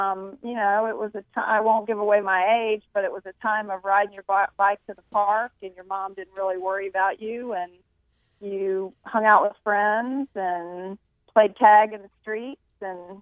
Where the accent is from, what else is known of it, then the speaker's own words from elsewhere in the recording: Roanoke, Virginia, United States; I grew up in Roanoke, Virginia.